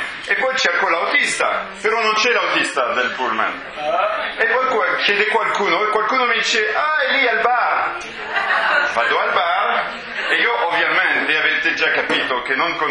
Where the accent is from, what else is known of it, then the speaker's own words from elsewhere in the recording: France; Italian is a second language; io sono francese